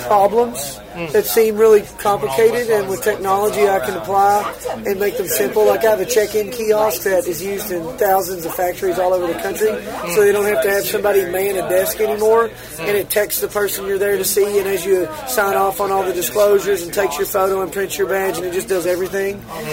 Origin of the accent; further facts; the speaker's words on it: Bowling Green, Kentucky, United States; I'm from Bowling Green, Kentucky.